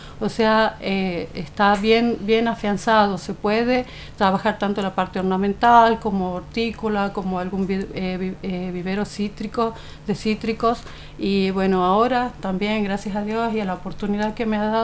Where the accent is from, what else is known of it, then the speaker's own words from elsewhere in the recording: Tucumán, Argentina; moved away as an adult; now in Santiago del Estero, Argentina; Yo soy tucumana y bueno, vine a desempeñarme y a formar una familia aquí en Santiago del Estero.